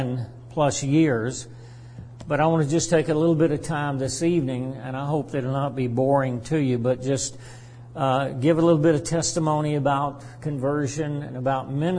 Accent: Tennessee, United States; also born or lived in Elyria, Ohio / Los Angeles, California; My childhood, I was born in Elyria, Ohio. At 3 years of age, moved to Los Angeles, California. And at 4 years of age, moved to Tennessee. It's where I and my brother grew up. I grew up on a farm, a small farm, 50 acres

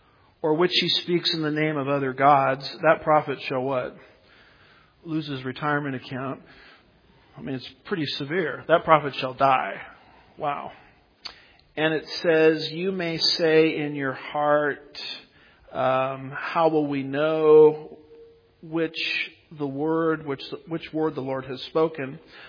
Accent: California, United States; I grew up in the Orange County area where the Calvary Chapel movement, the Jesus movement, you know, started.

